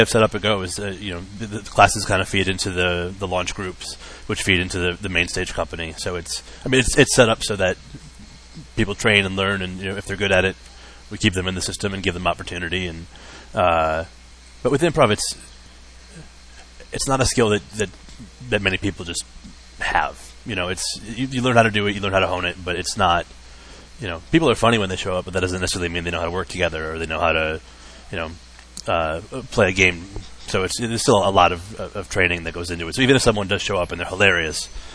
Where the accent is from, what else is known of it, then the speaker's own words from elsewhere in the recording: Detroit, Michigan, United States; it was always just us talking about growing up in Metro Detroit